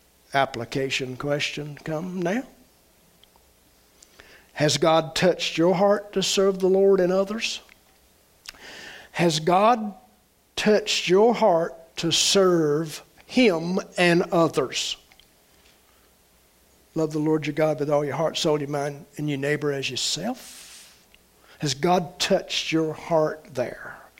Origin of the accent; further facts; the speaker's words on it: the South, United States; I know, I'm a Southerner, okay? Here's the flow of the South.